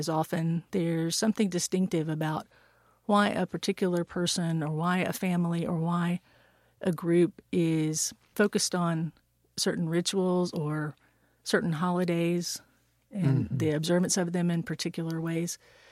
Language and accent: English; McDonough, Georgia, United States; That's when I was a 17-year-old growing up in McDonough, Georgia.